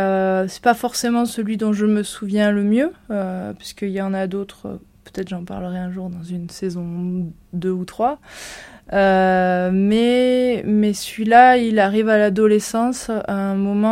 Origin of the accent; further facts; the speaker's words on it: Mazamet, Occitanie, France; Je me souviens d'être allée à Castres, dans le Tarn, puisque j'ai grandi à Mazamé.